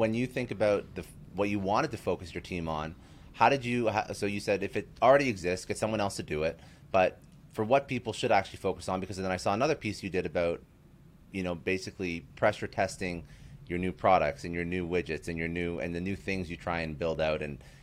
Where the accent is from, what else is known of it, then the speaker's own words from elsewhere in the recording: Canada; especially in Canada, I'm Canadian